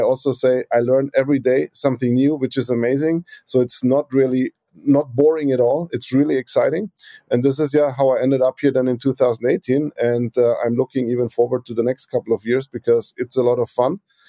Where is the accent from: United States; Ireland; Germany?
Germany; Bavaria; English is a second language; moved away as an adult; also born or lived in Singapore / Melbourne, Australia; So starting in Germany, as you can hear maybe from my accent, originally from Bavaria, and then moved on different roles in Germany, but then got the opportunity to work in Asia and Singapore for a bit, but then moved on to Melbourne in Australia